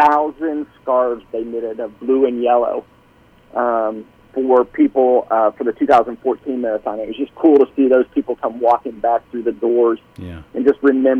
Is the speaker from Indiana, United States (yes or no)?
yes; Carmel, Indiana, United States; now in Noblesville, United States; I grew up in Carmel, live in Noblesville.